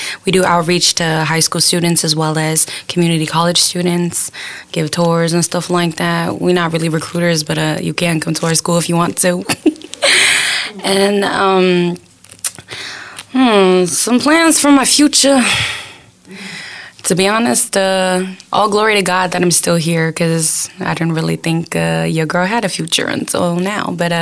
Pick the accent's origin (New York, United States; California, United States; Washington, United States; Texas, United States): California, United States; Hayward; I'm from Hayward, California, but my roots are in both Western Samoa as well as American Samoa.